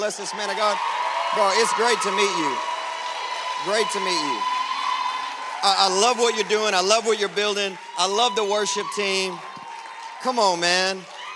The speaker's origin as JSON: {"language": "English", "town": "Nashville", "region": "Tennessee", "country": "United States", "said": "Listen, I'm from the South. In America, Nashville, Tennessee."}